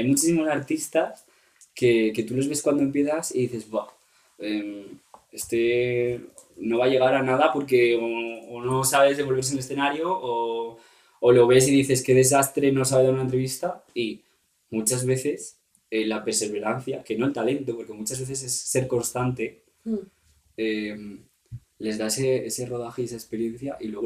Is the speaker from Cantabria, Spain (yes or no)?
yes; Cantabria, Spain; now in Madrid, Spain; ella y yo estamos en Madrid aquí, pues somos los dos de Cantabria, ¿vale?